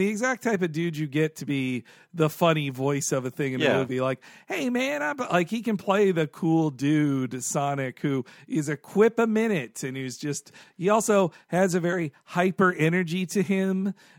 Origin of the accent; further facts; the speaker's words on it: United States; Yeah, look, I'm American.